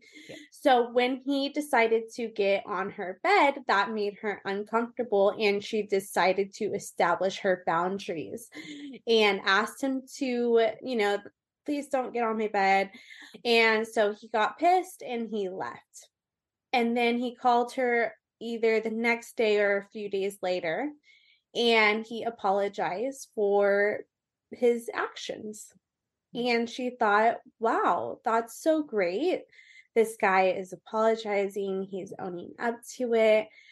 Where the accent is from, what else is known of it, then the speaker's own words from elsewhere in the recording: California, United States; also born or lived in Austin, Texas / Colorado / Las Vegas; We're kind of actually in the middle where I grew up in Newport Beach. I grew up in Tustin. I grew up in Irvine. I grew up in all of those cities and San Clemente.